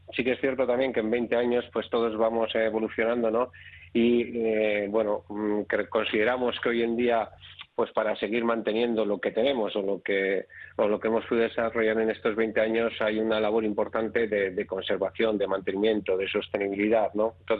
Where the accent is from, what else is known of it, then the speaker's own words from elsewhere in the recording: Txorierri, Basque Country, Spain; Que nací, vivo y trabajo en Chorierri, ¿no?